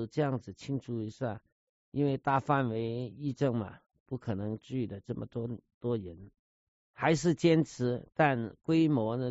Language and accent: Chinese; Guangzhou, Guangdong, China; 我们小时候在广州是走花街的时候。